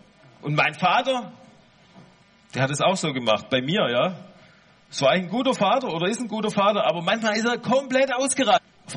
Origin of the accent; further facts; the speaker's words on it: western Germany, Germany; Ich komme aus dem Westen